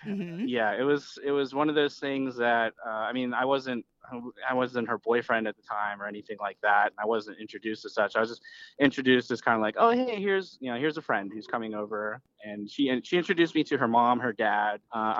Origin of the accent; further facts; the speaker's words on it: Deep Creek, Maryland, United States; It was a, you know, night spot up in Deep Creek, my hometown.